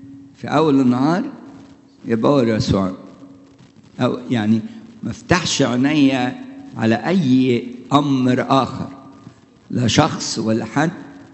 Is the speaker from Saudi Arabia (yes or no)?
no; Egypt; شوف التقليد دي لبناني وأنا مصري